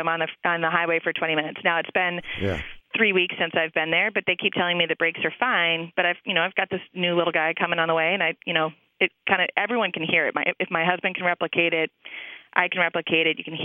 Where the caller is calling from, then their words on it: Minneapolis, Minnesota, United States; I'm calling from Minneapolis.